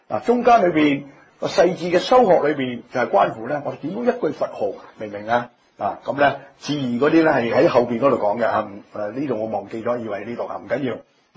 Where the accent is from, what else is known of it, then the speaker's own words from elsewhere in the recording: Hong Kong; 你哋系马来西亚人，我哋系香港人